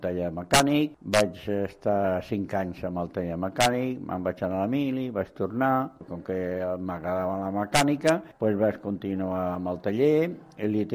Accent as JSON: {"language": "Catalan", "town": "Barcelona", "region": "Catalonia", "country": "Spain", "tie": "born there", "said": "vaig néixer a Barcelona, a Sant Gervasi. Vaig néixer el 18 de gener del 32. Al gener, si de vol, faré 81."}